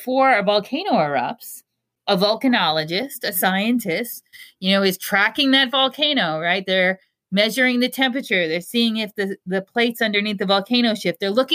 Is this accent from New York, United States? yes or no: yes; Long Island, New York, United States; I grew up on Long Island, but I learned how to drive in New York.